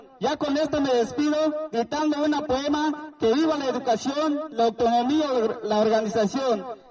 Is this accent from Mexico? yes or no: yes; Chiapas, Mexico; Nosotros somos de Caracol 4 de Morelia, municipio Lezo Cabaña, región Ernesto Che Guevara.